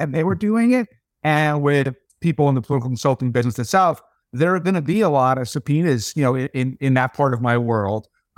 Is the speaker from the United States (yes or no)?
yes; New York City, New York, United States; And the truth is, as a New Yorker, I want those jobs here.